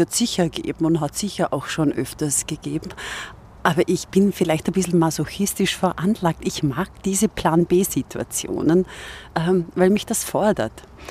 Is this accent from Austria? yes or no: yes; Vorarlberg, Austria; accent: Vorarlberg; da hilft mir oft mein Singsang von meinem Vorarlberger Akzent, dass es, egal was ich sage, irgendwie sympathisch wirkt.